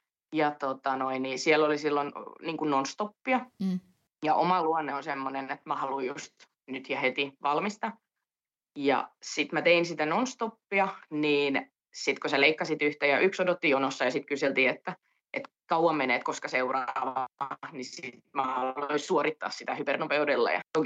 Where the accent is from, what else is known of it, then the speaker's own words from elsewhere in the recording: Oripää, Southwest Finland, Finland; ja olen Oripäästä kotoisin ja opiskellut Loimaalla, valmistunut siellä 2013.